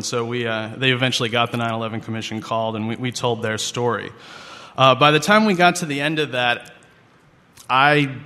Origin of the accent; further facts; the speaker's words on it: Midwest, United States; So I was raised in the Midwest. I went to Columbia College in Chicago.